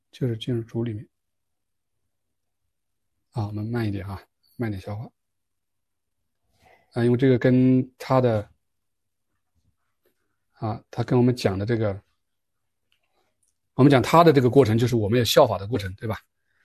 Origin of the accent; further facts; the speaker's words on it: China; 我们中国人读书都说要知天知天，对吧？